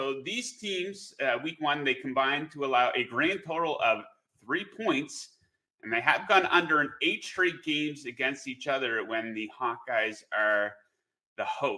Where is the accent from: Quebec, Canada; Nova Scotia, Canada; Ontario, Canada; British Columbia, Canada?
Ontario, Canada; Ottawa; I'm a Canadian. Ottawa, the capital of Canada, by the way.